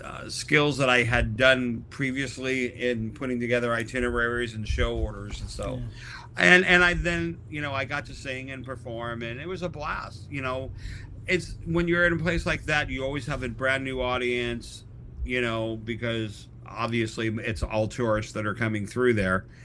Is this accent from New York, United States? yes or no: yes; New York, United States; born there; now in Seattle, United States; I'm a coast person. I was born in New York, and I really missed the coast.